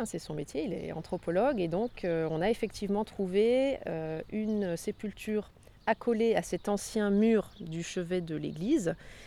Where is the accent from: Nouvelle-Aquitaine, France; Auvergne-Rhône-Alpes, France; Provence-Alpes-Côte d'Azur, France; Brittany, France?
Auvergne-Rhône-Alpes, France; Non, moi je ne suis pas du coin, en fait j'ai été formée en Rhône-Alpes, moi je suis originaire de la Haute-Savoie